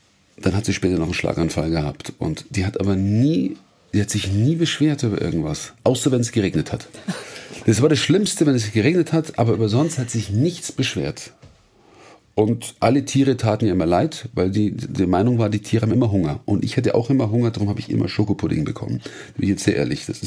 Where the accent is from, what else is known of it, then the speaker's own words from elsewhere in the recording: Munich, Bavaria, Germany; meine Heimatstadt München.